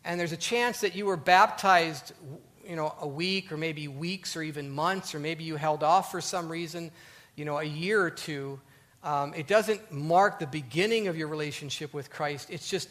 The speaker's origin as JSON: {"language": "English", "region": "Minnesota", "country": "United States", "tie": "born or raised there", "said": "I grew up in Minnesota, still very, very popular up there."}